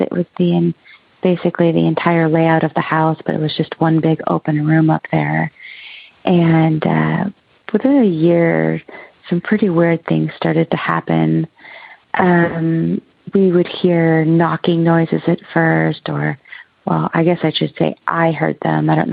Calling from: Oregon, United States; I'm calling from Oregon.

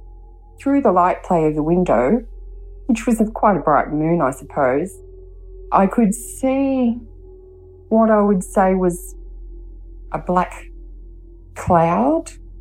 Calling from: Sydney, New South Wales, Australia; I'm calling from Sydney, Australia.

